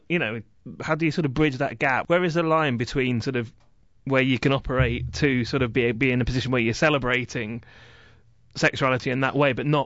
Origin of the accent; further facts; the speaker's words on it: East Midlands, United Kingdom; I also grew up in Leicestershire.